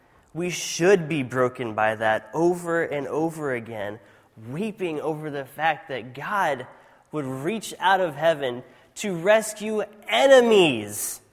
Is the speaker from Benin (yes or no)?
yes; Benin; As a missionary kid growing up in Africa, one of my favorite things, that still to this day, one of my favorite things is Dorito chips.